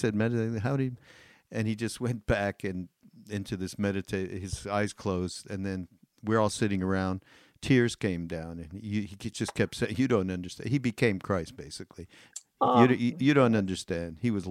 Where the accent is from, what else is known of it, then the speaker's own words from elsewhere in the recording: Montreal, Quebec, Canada; I grew up as Jewish in Montreal, in Canada.